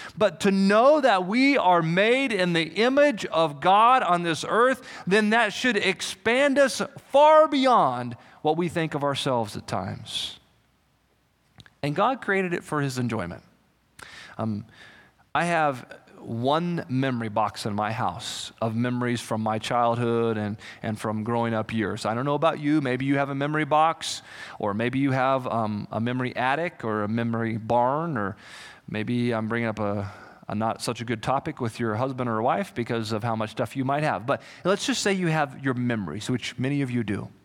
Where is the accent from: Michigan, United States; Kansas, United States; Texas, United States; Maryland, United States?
Kansas, United States; Salina; I grew up in Kansas, and from Salina, Kansas to Denver, Colorado on Interstate 70, I think you might be able to see some Denver from Salina.